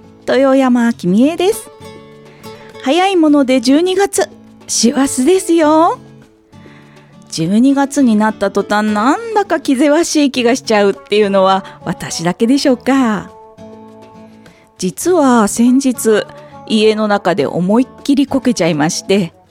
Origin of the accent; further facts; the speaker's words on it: Chiba, Japan; 千葉県生まれ千葉県育ちの私がいろんな切り口から紹介していきます。